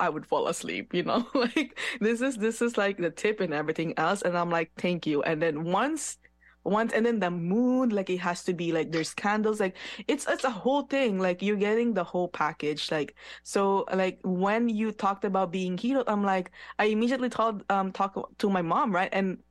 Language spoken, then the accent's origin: English; Philippines; Yeah. I mean, because I grew up in the Philippines. I was born in the Philippines.